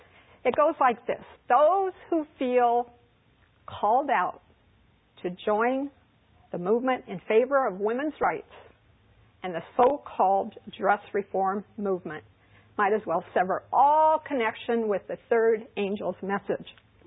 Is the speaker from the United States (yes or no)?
no; Bangkok, Thailand; I was born and reared in Bangkok, Thailand. My parents are doctors, and they were missionaries in Bangkok, Thailand, and so that's where I was born, and that was where I was reared.